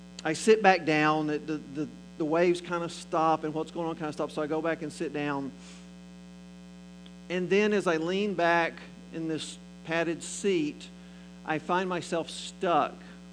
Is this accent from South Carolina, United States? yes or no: no; Texas, United States; not only because I'm a Texan, but because in my heritage